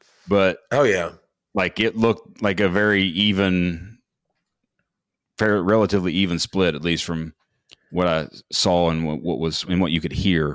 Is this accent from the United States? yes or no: yes; West Virginia, United States; I'm from West Virginia, but I went to school in Ohio.